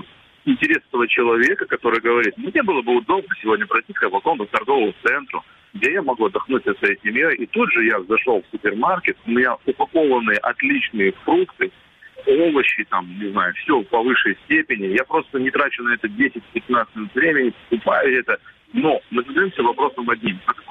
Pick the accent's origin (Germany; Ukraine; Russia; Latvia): Ukraine; Crimea; я крымчанин с рождения своего, нахожусь здесь